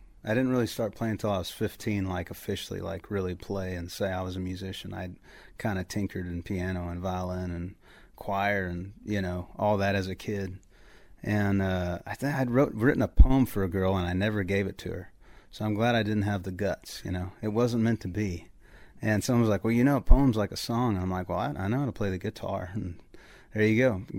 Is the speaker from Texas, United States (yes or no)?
yes; Texas, United States; You know, I grew up in Texas and started touring the U.S., and it was like, there's more farms in New York State than there are everywhere.